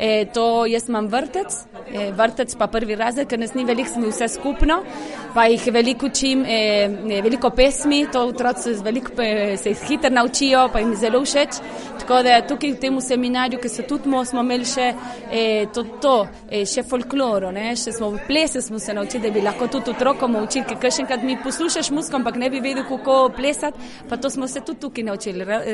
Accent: Tucumán, Argentina; Jaz sem iz Tucumana, to je severa Argentine, 1200 km oddaljena iz Buenos Airesa. Tam v Tucumanu nas ni veliko Slovencev, sta dve, tri družine.

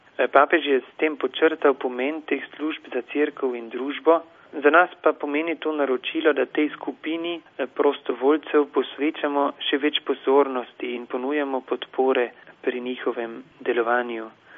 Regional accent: Carinthia, Austria; Mislim, da imamo ravno manjše narodne skupnosti, kot tudi Slovenci, dejansko v cerkvi domovino, da smo tudi priznani in bi tukaj res rekel, da smo tukaj na Koroškem

